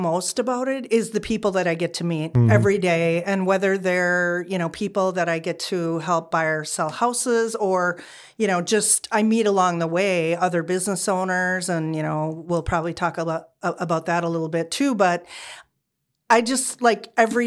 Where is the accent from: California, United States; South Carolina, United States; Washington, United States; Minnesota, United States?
Minnesota, United States; because I am from Minnesota. I grew up there, so I have a lot of family and friends there.